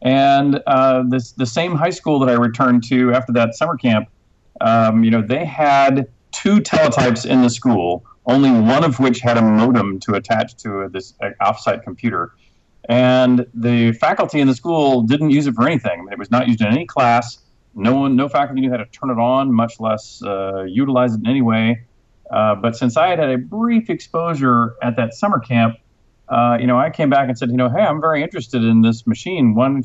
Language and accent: English; Houston, Texas, United States; also born or lived in Cambridge, United Kingdom; I was actually born in Cambridge, England, so I am a passport-carrying Brit. You know, I grew up in Houston, Texas, so obviously I don't have a British accent. But interestingly, I don't have much of a Texas accent either